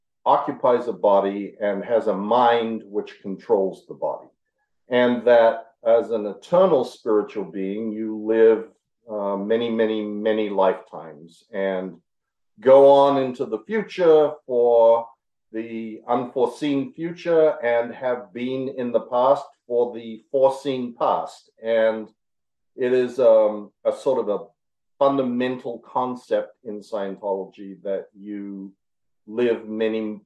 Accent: Adelaide, South Australia, Australia; Maybe a dozen. It was very, very small.

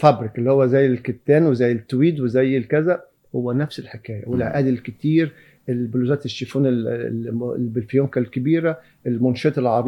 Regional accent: Egypt; ونفسي يبقى عندنا في مصر مش واحد ولا اتنين، احنا عندنا 110 مليون

